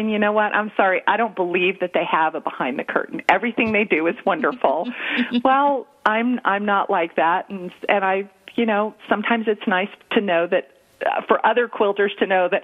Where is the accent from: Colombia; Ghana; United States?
Colombia; born or raised there; also born or lived in Venezuela / Saudi Arabia